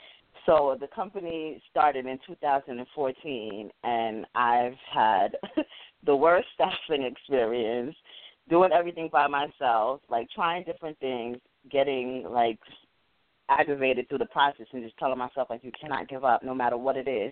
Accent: Saint Catherine, Jamaica; now in United States; No, I'm originally from Jamaica, St. Catharines, Jamaica.

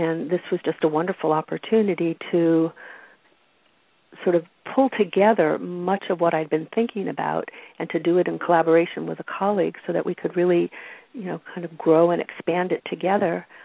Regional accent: Pittsburgh, Pennsylvania, United States; born there; also born or lived in Connecticut / Indiana / Oakland, California; now in Brookline, United States; And I was born actually in Pittsburgh, Pennsylvania, and moved around as a kid. So I lived in Connecticut, I lived in Indiana, out in Oakland, California.

